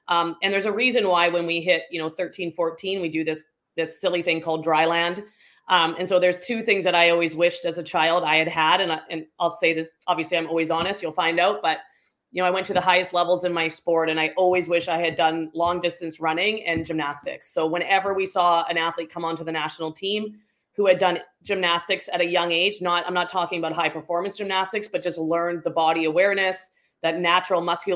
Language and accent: English; British Columbia, Canada; I grew up on Vancouver Island in British Columbia.